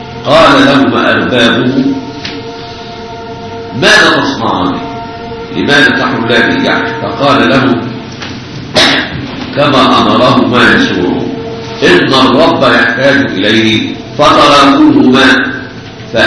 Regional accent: Egypt; يعني يمكن احنا كمصريين صعب علينا ان نتصور الجبال مأهولة بالسكان

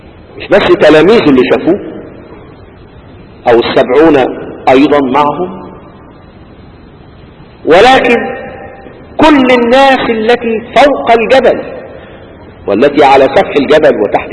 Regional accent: Egypt; ربما يكون صعب علينا كمصريين ان احنا نسمع عن قرى على جبل، ودليل ان الجبال بتاعتنا اللي احنا نعرفها جبال جرداء

